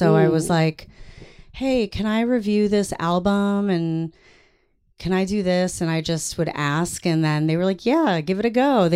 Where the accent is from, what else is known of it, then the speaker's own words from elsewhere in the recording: New York, United States; I lived in New York. I'm from New York.